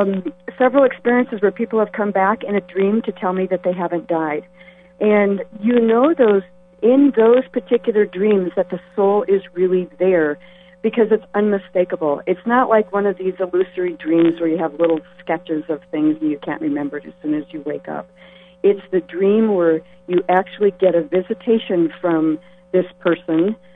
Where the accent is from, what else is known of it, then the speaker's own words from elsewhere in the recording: Eau Claire, Wisconsin, United States; I grew up in Eau Claire, Wisconsin.